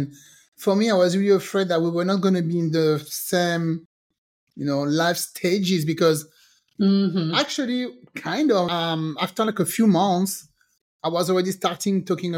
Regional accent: France; born there; English is a second language; So the thing with Pascal and I, he was born in the Caribbean, I was born in France.

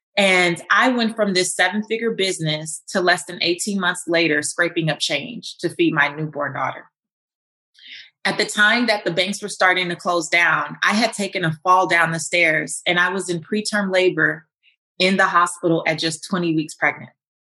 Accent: Los Angeles, California, United States; I'm from Leimert Park, South Central Los Angeles, where I didn't grow up with seeing people with fancy cars or big houses

